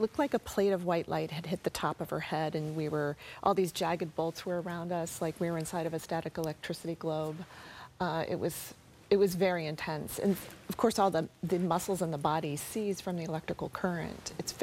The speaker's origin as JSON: {"language": "English", "region": "the South", "country": "United States", "said": "I'm from the South. My parents are from Florida, from D.C., and we had all these lightning safety rules in our house."}